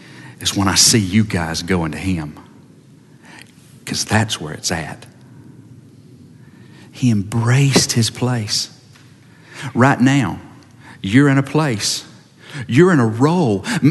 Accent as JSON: {"language": "English", "region": "Georgia", "country": "United States", "said": "I'm from Georgia, in case you hadn't recognized."}